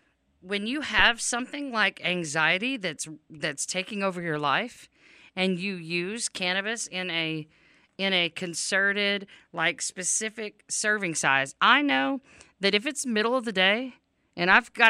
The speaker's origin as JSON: {"language": "English", "country": "United States", "said": "because I'm an adult and I'm an American, you know, and I'm a human being, you know?"}